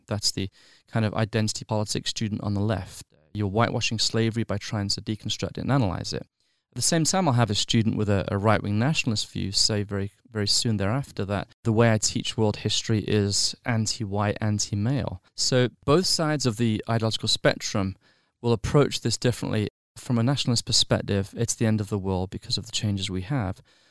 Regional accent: England, United Kingdom; I grew up in England to an Irish family. I learned English history.

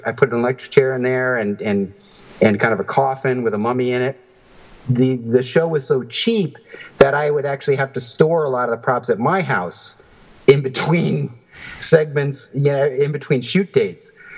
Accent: New York, United States; And I ended up moving to California. That's because my dad's work took him there, and so I was growing up in New York at the time.

